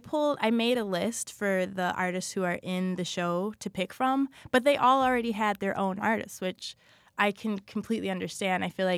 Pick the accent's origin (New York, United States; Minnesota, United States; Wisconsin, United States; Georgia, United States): Wisconsin, United States; Milwaukee; also born or lived in Menomonee Falls; I grew up in Milwaukee and Menominee Falls.